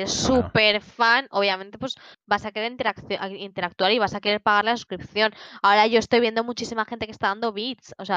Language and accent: Spanish; Spain; Somos españoles y nos gustan las cosas gratis.